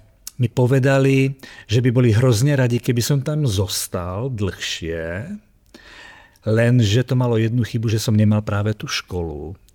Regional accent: Martin, Žilina Region, Slovakia; also born or lived in Bánovce nad Bebravou; Narodil som sa v západoslovenských Bánovciach nad Bebravou. Bestarostné roky detstva a dospievania som prežil v stredoslovenskom Martine.

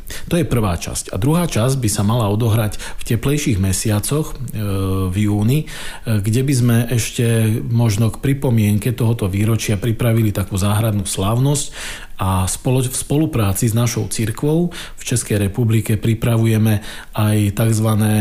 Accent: Prešov, Prešov Region, Slovakia; moved away as an adult; now in Prague, Czechia; Narodil som sa v Prešove, tam som aj vyrastal

